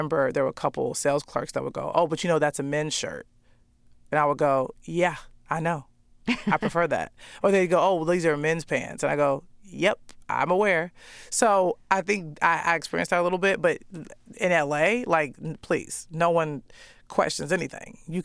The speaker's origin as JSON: {"language": "English", "town": "Chicago", "region": "Illinois", "country": "United States", "said": "That's, I mean, an addiction that I have because I'm just from Chicago and it's sort of ingrained into me."}